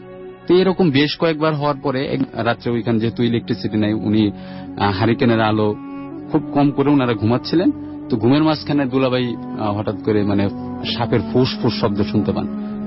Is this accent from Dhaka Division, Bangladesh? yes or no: yes; Gazipur, Dhaka Division, Bangladesh; যে আমি কাশিমপুর গাজীপুর থেকে আসছি।